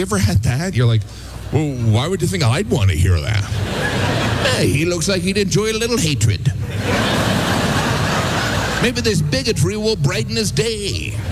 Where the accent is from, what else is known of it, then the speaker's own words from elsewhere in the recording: Midwest, United States; I'm from the Midwest. It's almost a panic.